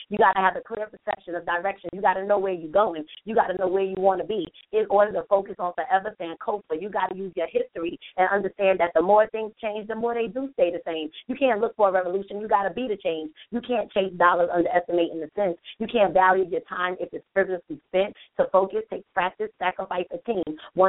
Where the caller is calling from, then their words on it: New Jersey, United States; two Libras calling from Jersey